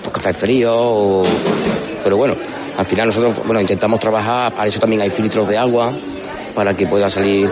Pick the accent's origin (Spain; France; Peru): Spain; Córdoba, Andalusia; Sí, yo soy de Andaluz, aunque la fábrica la tenemos ahí en Gandía, en Valencia. Pero bueno, sí, vengo de Andalucía, de Córdoba, sí.